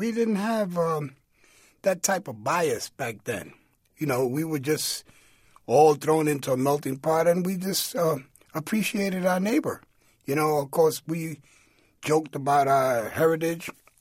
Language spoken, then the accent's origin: English; New York, United States; Well, you got to understand, growing up in El Barrio at that time, there were only two ways to escape that your environment.